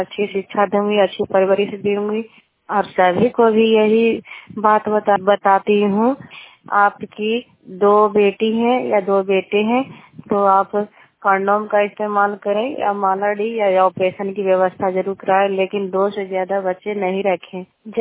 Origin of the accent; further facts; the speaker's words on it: Gangta, Bihar, India; मैं गंगता गांव से हूँ, बसनिया पंचायत हरनौत प्रखंड और जिला नालंदा का निवासी हूँ।